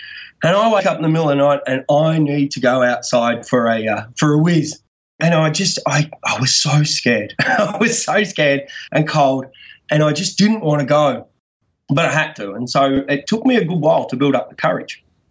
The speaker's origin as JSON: {"language": "English", "region": "Victoria", "country": "Australia", "said": "I'm from Australia, and I lived in country Victoria, which is a state in Australia."}